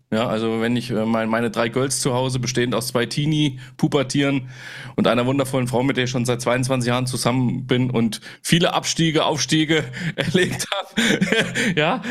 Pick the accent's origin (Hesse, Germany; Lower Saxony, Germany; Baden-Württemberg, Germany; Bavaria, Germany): Hesse, Germany; Darmstadt; Ich bin auch in der Gastronomie groß geworden, als so kleiner Bub. In Darmstadt hatten wir die Ratskrone